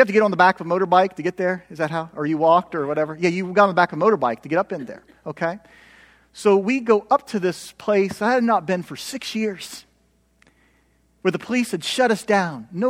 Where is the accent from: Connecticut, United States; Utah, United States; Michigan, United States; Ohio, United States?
Ohio, United States; I'm from Appalachian, Ohio, and I love stories, so bear with me here.